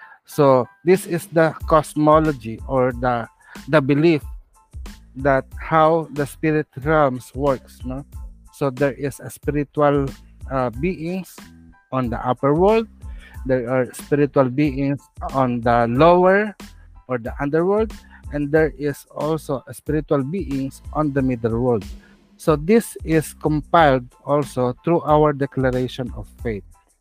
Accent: Philippines; English is a second language; So as a Filipino in general, we people might think that we are pagans or polytheists, worshiping many gods.

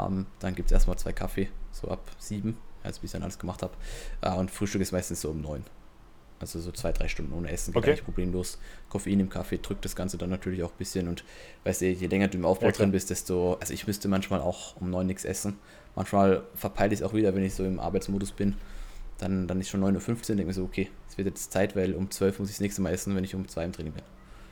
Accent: Vienna, Austria; bin aus Wien, 30 Jahre alt, Fulltime-Prep-Coach

